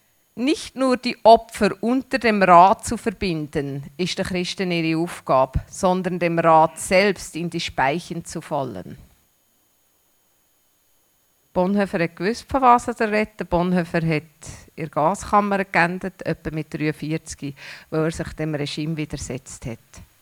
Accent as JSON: {"language": "German", "country": "Switzerland", "said": "Und jeder Schweizer findet Fehler beim Vorgesetzten. Das haben wir einfach im Blut."}